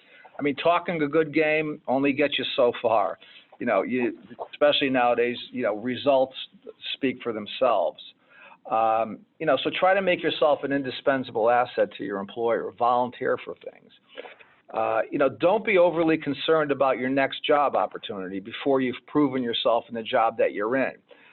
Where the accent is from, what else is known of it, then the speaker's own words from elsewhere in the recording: Connecticut, United States; now in New Jersey, United States; I knew nothing about New Jersey. I'm from Connecticut. My wife's from Massachusetts. But I got the job in New Jersey and took a risk and it paid off in spades for me because I'm still in New Jersey 28 years later.